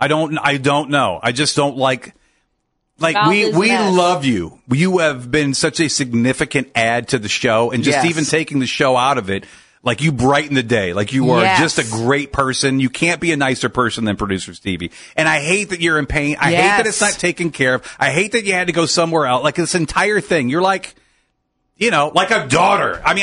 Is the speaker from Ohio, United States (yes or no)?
yes; Akron, Ohio, United States; now in Cleveland, United States; Being born and raised in Akron and then moving here, it's amazing the difference of the 40 miles.